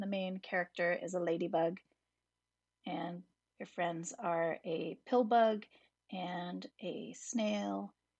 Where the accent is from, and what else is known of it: Hudson, New York, United States